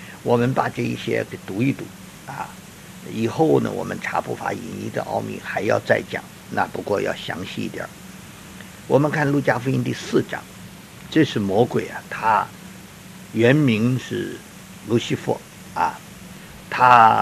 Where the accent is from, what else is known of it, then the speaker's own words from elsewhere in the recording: China; 啊，我们中国人都懂得他的故事，叫七子八婿